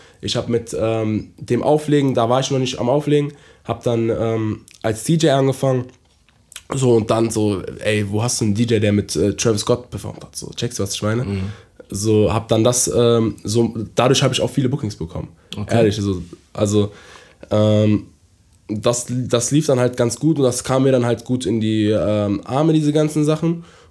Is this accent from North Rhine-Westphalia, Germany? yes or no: yes; Düsseldorf, North Rhine-Westphalia, Germany